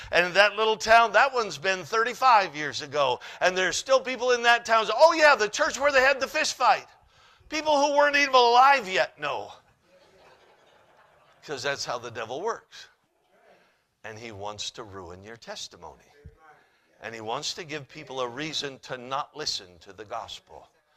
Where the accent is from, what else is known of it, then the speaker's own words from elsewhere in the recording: Alaska, United States; But I grew up in Alaska